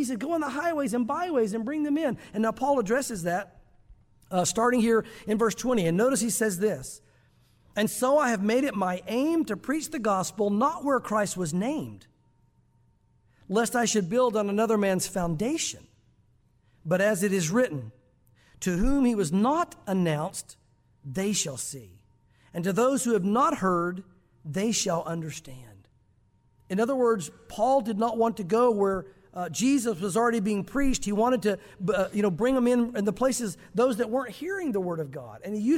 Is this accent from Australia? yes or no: no; the South, United States; Listen, I grew up in the South.